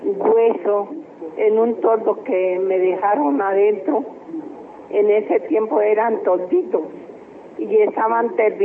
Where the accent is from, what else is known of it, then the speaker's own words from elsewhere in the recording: Socotá, Boyacá, Colombia; born there; Yo nací en Socotá, Boyacá